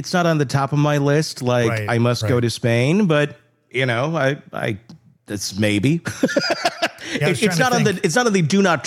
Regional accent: Wisconsin, United States; Now, we didn't have poutine growing up in Wisconsin

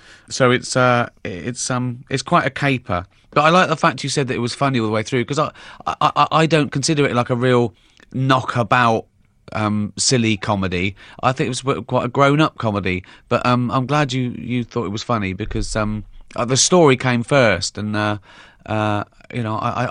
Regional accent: United Kingdom; That's because we're British.

